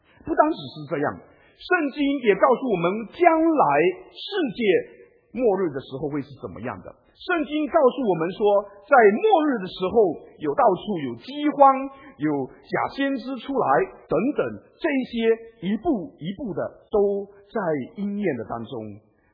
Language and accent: Chinese; China; 我们中国人也在寻找道